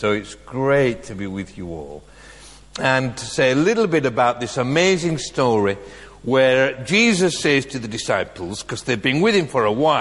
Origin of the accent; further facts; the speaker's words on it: Bradford, Yorkshire and the Humber, United Kingdom; So I have been thinking, as I come from Bradford, why do they have such early services